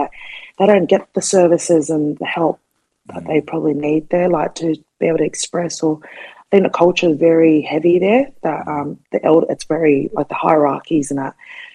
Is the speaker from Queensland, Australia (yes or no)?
no; Auburn, New South Wales, Australia; also born or lived in Lethbridge Park; I was born in Auburn, and then my family, you know, made the move to Lethbridge Park, which is a suburb within the Mount Druitt Council or district. And then pretty much, yeah, we only lived there for a couple of years.